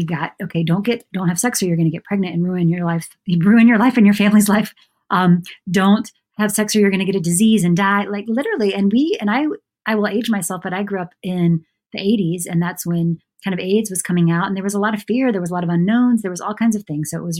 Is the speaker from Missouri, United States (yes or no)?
no; Augusta, Georgia, United States; Yeah, so I grew up in Georgia, in Augusta, Georgia, which if you are a golf fan, you might be familiar. It's where the Masters is.